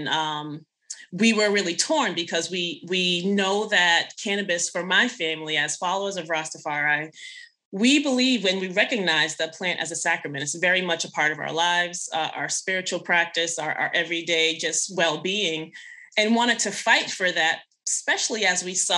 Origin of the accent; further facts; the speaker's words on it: Boston, Massachusetts, United States; also born or lived in Jamaica; I was born in Jamaica, but raised in Boston